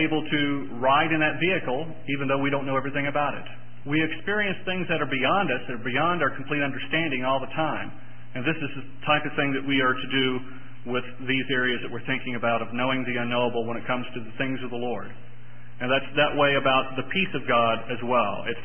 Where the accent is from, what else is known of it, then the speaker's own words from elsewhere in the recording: West Virginia, United States; we heard it a lot growing up in West Virginia